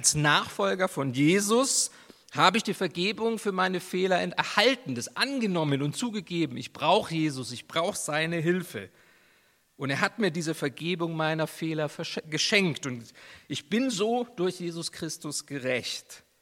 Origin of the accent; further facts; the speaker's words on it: Nuremberg, Bavaria, Germany; ich bin in Nürnberg aufgewachsen